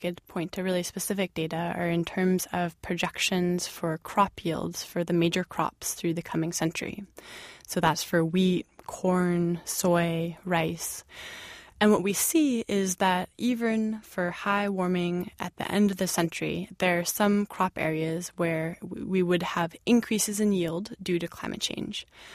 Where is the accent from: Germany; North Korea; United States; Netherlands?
United States; And I think being an American, many of us have parents or grandparents for whom that was the case.